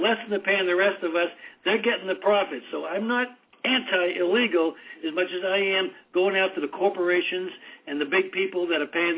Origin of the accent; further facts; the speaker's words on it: Boston, Massachusetts, United States; Careful, John. Don't forget I'm from